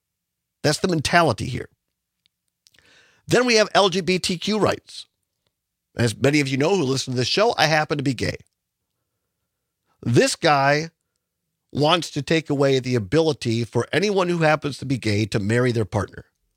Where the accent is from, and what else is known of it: Richland Center, Wisconsin, United States; born or raised there